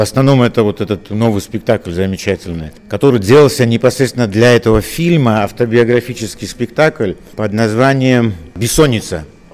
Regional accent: Abkhazia, Georgia; Сам я из Абхазии, но и родом с Луны.

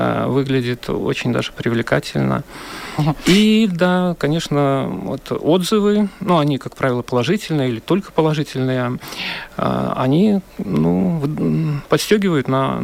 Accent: Minsk Region, Belarus; Просто на границе Столбцовского, Воложинского и Дзержинского районов. Местность очень красивая

